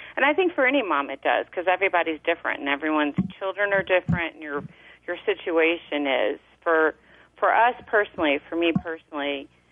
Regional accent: Louisville, Kentucky, United States; My husband and I had moved home to Louisville, Kentucky, which is my hometown

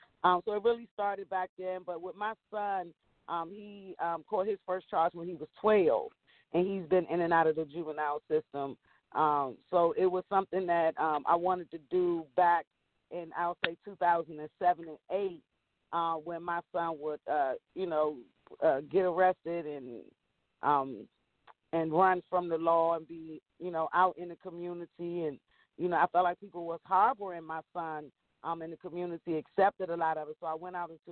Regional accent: Washington, District of Columbia, United States; I grew up in Southeast D.C. on Hillside Road, a one-way street at the top of Benner Road

